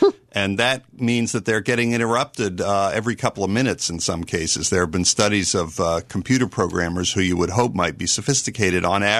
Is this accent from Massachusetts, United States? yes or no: yes; Boston, Massachusetts, United States; I'm from Boston. Think of the Irish-American tradition of gab.